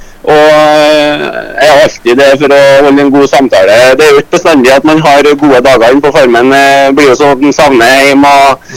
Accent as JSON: {"language": "Norwegian", "town": "Leksvika", "region": "Trøndelag", "country": "Norway", "tie": "born or raised there", "said": "Jeg vokste opp i Leksvika og har hestegård i Mossvika med bestefaren min, så har vært avløser litt rundt omkring på gårda i Leksvika"}